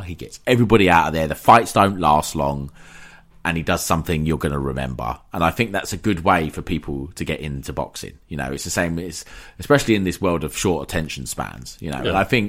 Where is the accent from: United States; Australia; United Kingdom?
United Kingdom; It's a part of our culture as British people.